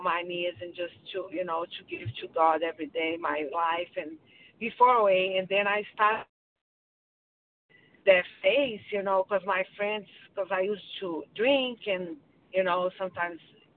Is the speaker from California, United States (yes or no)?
no; Connecticut, United States; Hi, good morning. … from Connecticut. I'm a recovered compulsive eater